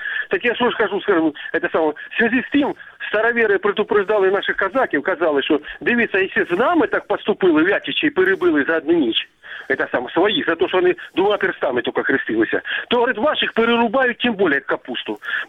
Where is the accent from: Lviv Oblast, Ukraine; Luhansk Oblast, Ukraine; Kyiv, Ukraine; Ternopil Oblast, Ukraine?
Luhansk Oblast, Ukraine; Lysychansk; Я з Луганщини, город Лисичанск такий є. Кстати, з казаків.